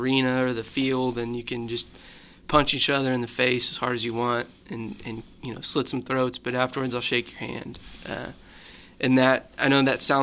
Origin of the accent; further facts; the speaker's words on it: Rogers, Arkansas, United States; Yeah, so I grew up in Rogers, Arkansas. It's in the corner of Northwest Arkansas, and it's a nice little, you know, nook or haven of the state.